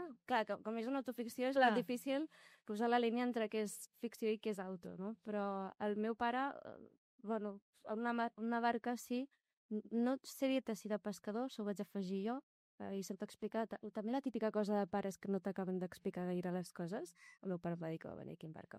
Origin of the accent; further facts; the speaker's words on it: Badalona, Catalonia, Spain; also born or lived in Barcelona; Jo vaig néixer a Barcelona el 99. Els meus pares... Vaig néixer a Barcelona, després em vaig mudar a Badalona més tard. Jo sempre, moltes vegades, dic que soc de Badalona perquè gairebé tota la meva vida l'he viscut a Badalona.